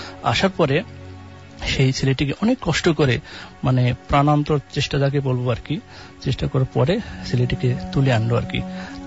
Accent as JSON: {"language": "Bangla", "town": "Mirpur", "region": "Dhaka Division", "country": "Bangladesh", "said": "আমি এসেছি মিরপুর 10"}